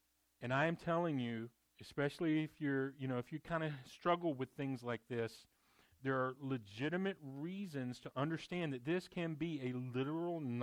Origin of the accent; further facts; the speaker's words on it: North Carolina, United States; I'm from North Carolina. They're rednecks and they drink.